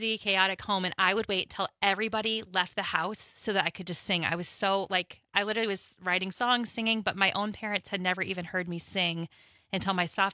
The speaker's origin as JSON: {"language": "English", "town": "Baltimore", "region": "Maryland", "country": "United States", "tie": "born there", "also_born_or_lived": "Calgary, Canada / Boulder / San Francisco / Houston", "lives_now": "Madison, United States", "said": "I was born in Baltimore, Maryland, lived in Calgary, Canada, Boulder, Colorado, San Francisco, California, Houston, Texas, and then we moved to the Madison area"}